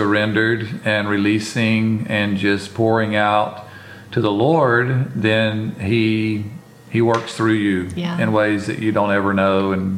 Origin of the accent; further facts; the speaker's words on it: South Africa; I've got to lose that. I've got to lose ever being South African.